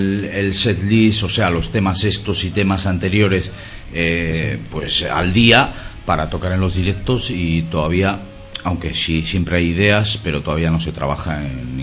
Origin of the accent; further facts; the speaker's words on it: Bilbao, Basque Country, Spain; como que somos de Bilbao